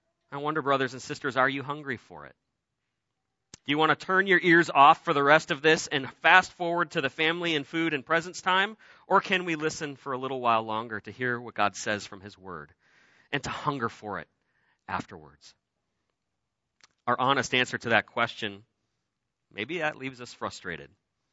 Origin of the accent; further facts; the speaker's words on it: Cleveland, Ohio, United States; It takes place in Cleveland, Ohio, my hometown.